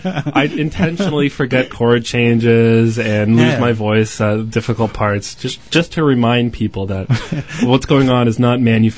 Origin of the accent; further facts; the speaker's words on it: Brantford, Ontario, Canada; But she, you know, we're from small town Ontario. We're from Brantford. How's it going, Brantford?